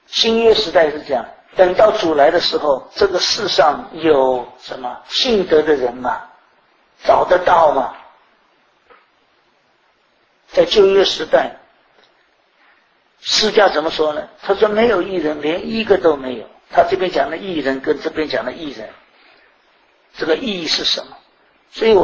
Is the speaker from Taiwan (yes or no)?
no; China